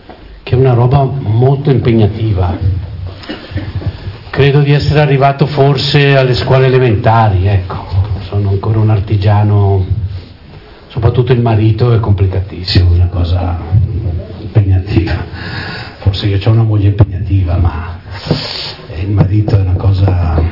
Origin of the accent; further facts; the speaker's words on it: Brazil; Boh, vengo dal Brasile, ci sarebbe proprio poco da sperare.